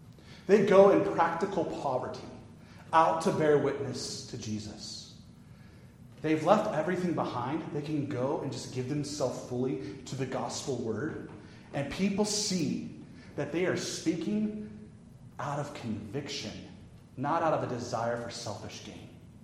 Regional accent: Kansas, United States; I remind you, I grew up in Kansas. I don't speak French.

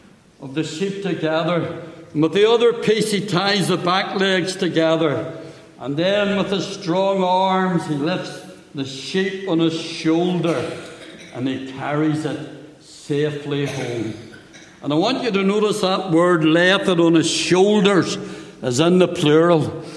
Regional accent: Belfast, Northern Ireland, United Kingdom; As a teenager, growing up in Belfast

